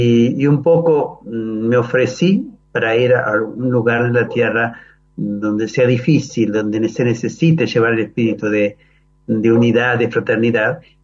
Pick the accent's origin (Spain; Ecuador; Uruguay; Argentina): Uruguay; Canelones; moved away; yo soy de Canelones, en una ciudad de 20.000 habitantes